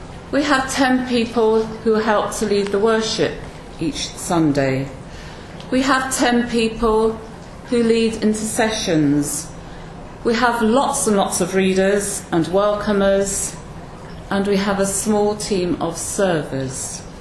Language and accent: English; Selkirk, Scotland, United Kingdom; I come from a town 40 miles south of Edinburgh called Selkirk. So St. John's Selkirk is the church that I go to. We're in the Scottish Borders. And now think in terms of a small town with a population of about 6,000.